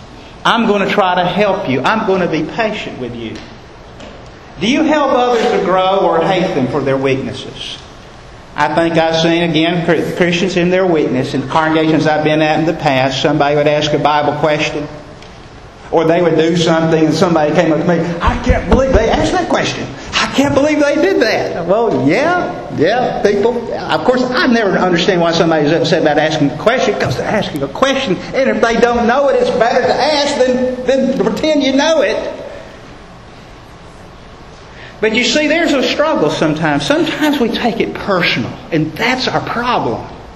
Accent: Alabama, United States; I said, "Where do you think I'm from?" And they said, "Alabama." I go, "How did you know that?"

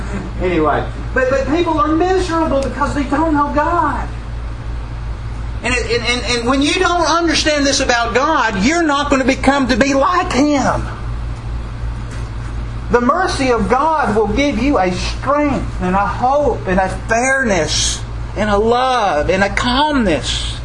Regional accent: New York, United States; And then I would say, "Oh, I'm from New York."

